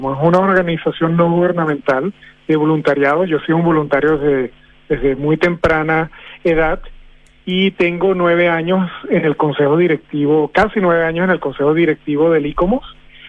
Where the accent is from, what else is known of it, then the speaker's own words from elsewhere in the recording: Venezuela; born there; accent: Venezuelan; Sí, bueno, yo sí, nací en Venezuela, aunque comparto mi nacionalidad con Bélgica y Canadá.